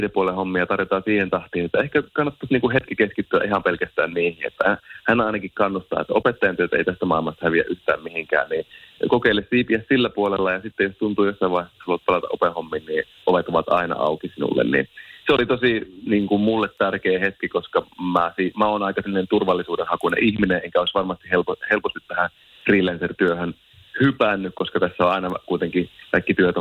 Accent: Oulu, North Ostrobothnia, Finland; accent: Oulu dialect; mä sanoin, että mä oon Oulusta ja sen takia kuulostan tältä.

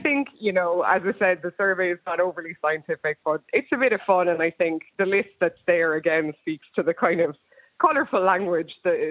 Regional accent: Waterford, Munster, Ireland; Well, I mean, I'm from Waterford originally, so we use well after everything.

